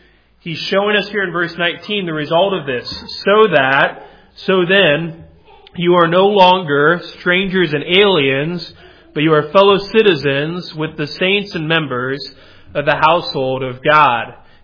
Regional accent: Midwest, United States; They were just different than how we grew up here in the Midwest.

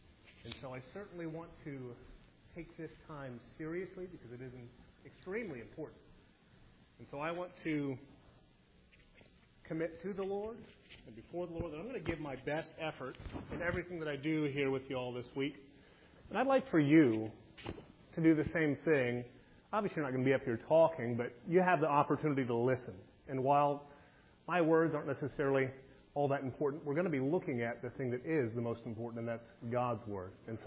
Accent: Ogallala, Nebraska, United States; As Brother Eric said, I'm from Ogallala, Nebraska.

